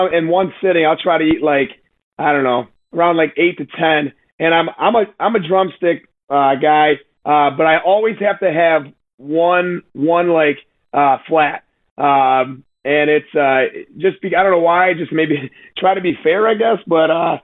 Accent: Cheektowaga, New York, United States; So if I'm from Cheektowaga, so there's a lot of good spots there

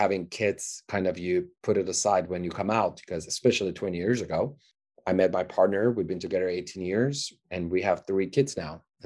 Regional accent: Iran; moved away as an adult; also born or lived in Los Angeles, United States; I was born in Hollywood Hospital in LA. I was 30 days old. My mom moved back to Iran and they took the passports away, and I didn't have the chance to come back until I was 19.

